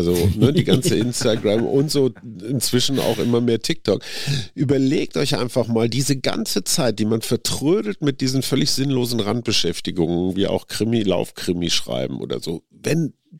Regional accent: Münster, North Rhine-Westphalia, Germany; in der Zentrale in Münster sein, in meiner Heimatstadt.

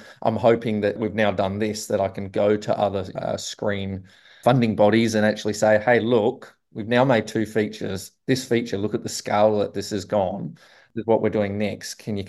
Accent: Western Australia, Australia; born there; I love WA. Don't get me wrong. I was born here. Everyone supported me here, but I'm Australian. I'm very proud Australian.

